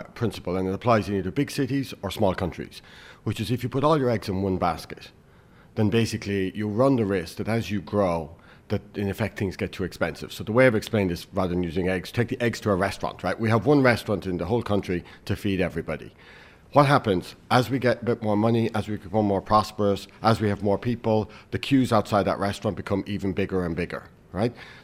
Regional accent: Limerick, Munster, Ireland; I grew up in Limerick, right? So I grew up in Limerick in the 80s

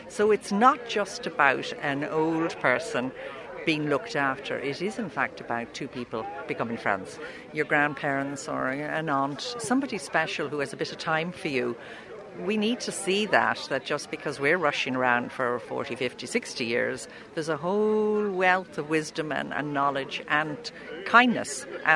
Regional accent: Dun Laoghaire, Leinster, Ireland; now in Denmark; here in Dunleary, where I grew up.

